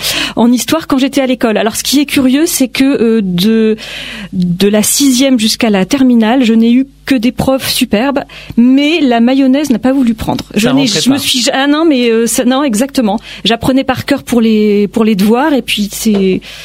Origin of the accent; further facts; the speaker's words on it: Caen, Normandy, France; Parce que donc je suis de Caen